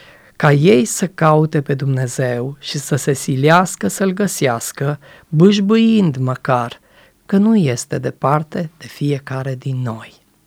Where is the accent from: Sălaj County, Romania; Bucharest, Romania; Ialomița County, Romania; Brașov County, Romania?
Sălaj County, Romania; Jibou; De mic copil am fost crescut într-o familie creștină în nordul țării, în județul Sălaj, în orașul meu natal, în orașul Jibou, unde m-am născut. Am făcut parte dintr-o biserică baptistă activă